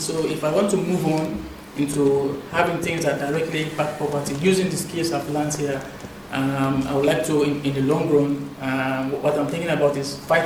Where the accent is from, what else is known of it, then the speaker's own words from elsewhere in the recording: Sierra Leone; I'm from Sierra Leone, and I'm a budget analyst by profession.